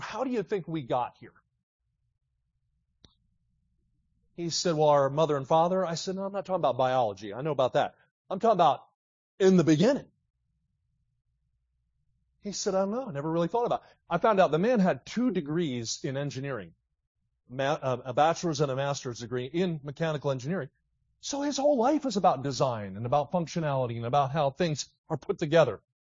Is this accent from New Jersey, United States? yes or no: yes; New Jersey, United States; So I learned in the Poconos growing up down near Philly. And I grew up in South Jersey, but we would ski in the Pocono Mountains.